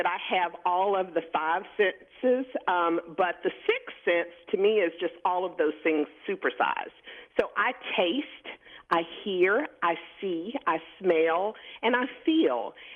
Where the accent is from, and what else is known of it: Pensacola, Florida, United States; born or raised there